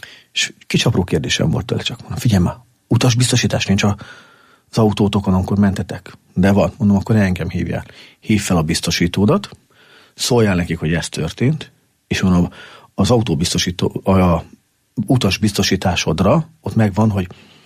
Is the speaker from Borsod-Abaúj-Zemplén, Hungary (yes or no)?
yes; Miskolc, Borsod-Abaúj-Zemplén, Hungary; born there; now in Eger, Hungary; én nem tőzsgyökeres, egri vagyok. Én Borsod megyei származású Miskolc, ugye, mi hazánk, vagy az én szülővárosom.